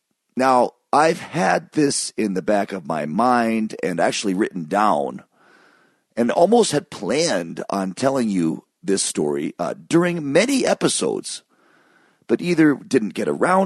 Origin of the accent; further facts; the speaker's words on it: Ann Arbor, Michigan, United States; moved away as an adult; now in New York City, United States; Well, I moved from Ann Arbor, Michigan, where I spent most of my young years, age 4 to 18. I moved from there to New York City at age 18.